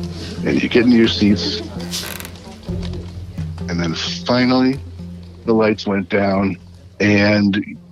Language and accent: English; Hooksett, New Hampshire, United States; I'm from Hooksett, New Hampshire.